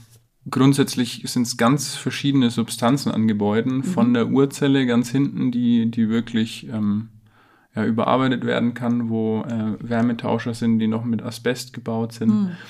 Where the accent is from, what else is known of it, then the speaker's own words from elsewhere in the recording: Bavaria, Germany; Ich bin in der Fränkischen Schweiz groß geworden, auch nicht so weit von hier, 2 Stunden.